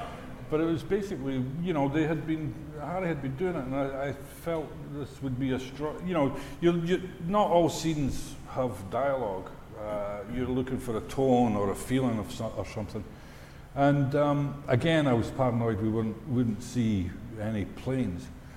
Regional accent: United Kingdom; There's too much food. Speaking as a Brit.

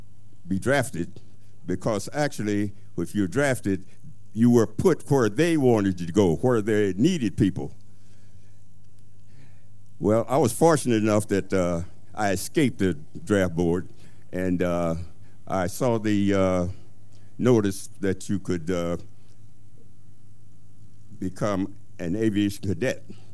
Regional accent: Ashland, Kentucky, United States; also born or lived in Mound Bayou, Mississippi / Ironton, Ohio; First of all, I want to say I was born in Mound Bayou, Mississippi. There were six of us in my family, five boys and one girl. I grew up in Ashland, Kentucky.

